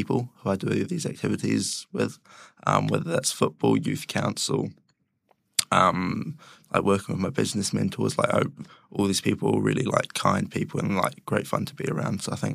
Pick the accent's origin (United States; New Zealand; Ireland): New Zealand; Christchurch, Canterbury; born there; I'm a Year 13 student at Christ College. I was born in Christchurch.